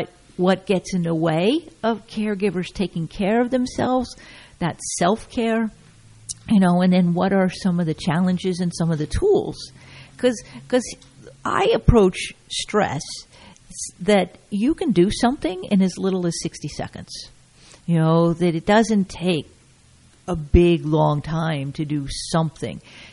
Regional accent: California, United States; born there; also born or lived in New Jersey; And I shared that I was born in California and then went to the Midwest to go to college. But I landed in New Jersey to become a caregiver for my mom.

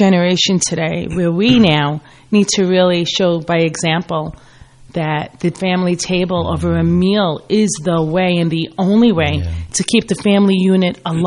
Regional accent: Brooklyn, New York, United States; I grew up in Brooklyn, Bensonhurst, Brooklyn.

